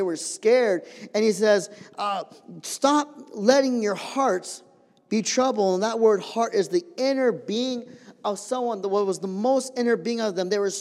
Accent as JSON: {"language": "English", "town": "San Diego", "region": "California", "country": "United States", "said": "I'm a city boy. I'm from San Diego."}